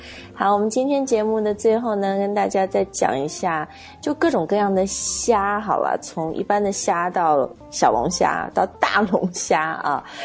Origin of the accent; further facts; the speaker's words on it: Guangdong, China; 还有一个我们就是广东人那个做椒盐特别好吃的赖尿虾。